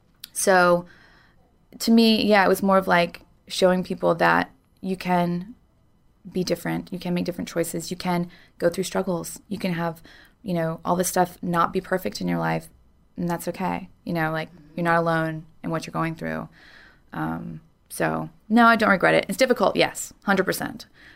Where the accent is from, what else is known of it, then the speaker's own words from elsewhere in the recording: the South, United States; And growing up in the South, I always kind of was disgusted by that.